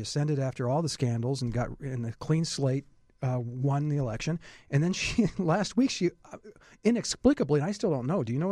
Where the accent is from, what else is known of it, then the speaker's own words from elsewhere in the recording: Alabama, United States; Well, I came up here from Alabama.